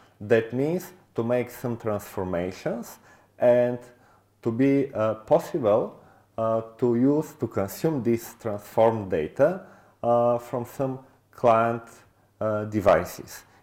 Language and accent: English; Bulgaria; English is a second language; I'm from Bulgaria